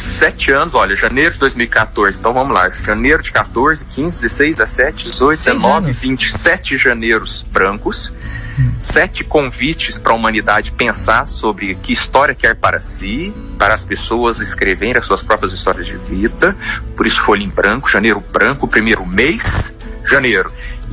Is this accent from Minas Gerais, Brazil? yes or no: yes; Minas Gerais, Brazil; Eu falei, ó, como bom mineiro, né?